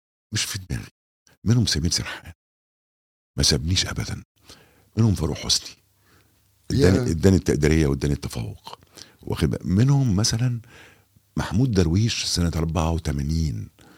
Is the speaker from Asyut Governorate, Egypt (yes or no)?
no; Alexandria, Alexandria Governorate, Egypt; انا من اسكندريه وشغال في الترسانه البحريه